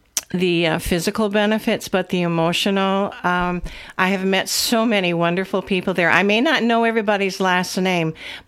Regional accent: Avoca, Wisconsin, United States; I come from Avoca, which I think is a long enough ways.

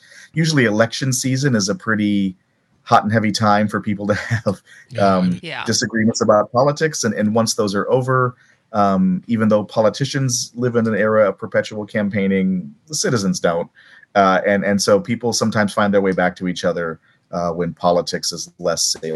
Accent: Minnesota, United States; I'm from Minnesota, and so if you're a Vikings fan

